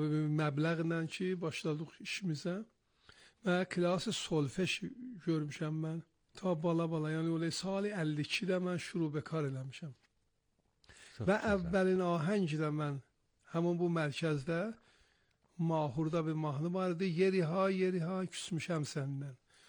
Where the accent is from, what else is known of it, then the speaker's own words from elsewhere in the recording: Ardabil, Ardabil Province, Iran; now in Tehran, Iran; Bəli, əslində Ərdəbilliyəm.